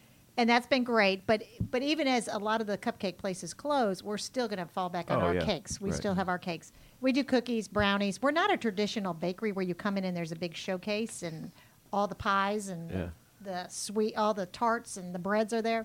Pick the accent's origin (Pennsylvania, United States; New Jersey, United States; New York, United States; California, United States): New Jersey, United States; now in Atlanta, United States; I am from New Jersey.